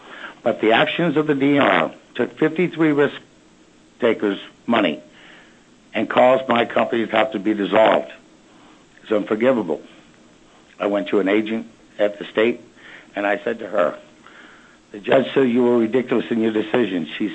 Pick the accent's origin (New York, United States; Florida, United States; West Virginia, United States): Florida, United States; now in Alaska, United States; the only state Alaska's beating is my home state of Florida, and we mostly have sunshine oil in Florida.